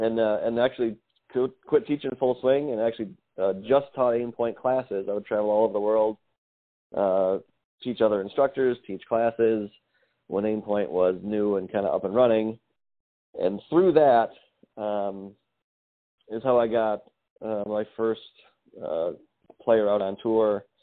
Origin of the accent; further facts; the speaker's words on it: Rochester, New York, United States; I'm from Rochester, New York. I still live there, born there, raised there. Still live there, married, four kids.